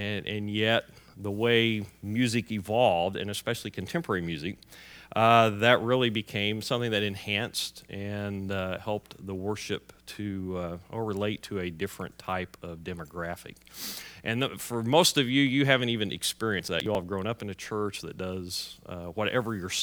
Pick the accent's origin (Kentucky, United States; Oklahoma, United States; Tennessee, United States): Oklahoma, United States; Oklahoma City; moved away as an adult; I grew up in Oklahoma City. I grew up in a very conservative, traditional Disciples of Christ church.